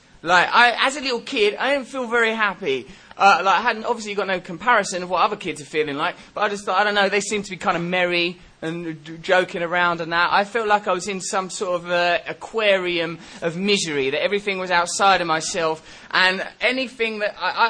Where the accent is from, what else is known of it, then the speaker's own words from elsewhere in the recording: England, United Kingdom; I'm from England, conservative England.